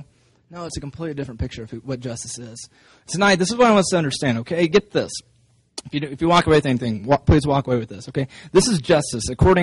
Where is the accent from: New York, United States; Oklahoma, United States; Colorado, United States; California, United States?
Oklahoma, United States; I mean, I grew up in Oklahoma, and, you know, which is close to Texas